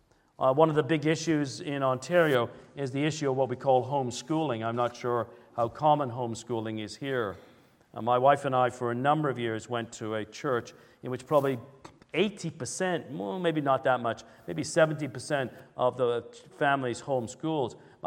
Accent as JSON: {"language": "English", "region": "Midlands", "country": "United Kingdom", "tie": "born or raised there", "said": "I grew up in England, in the Midlands"}